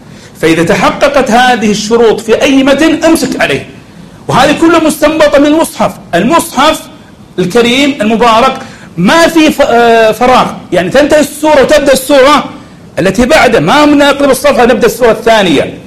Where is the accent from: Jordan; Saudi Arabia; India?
Saudi Arabia